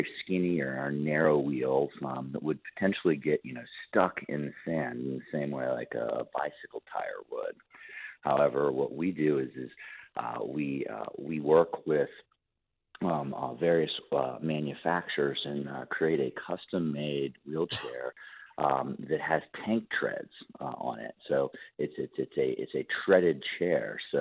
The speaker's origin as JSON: {"language": "English", "town": "Annapolis", "region": "Maryland", "country": "United States", "tie": "born or raised there", "said": "I'm originally from the Annapolis, Maryland area. So grew up right outside of D.C., kind of smack dab in the middle between Washington, D.C. and Baltimore, Maryland."}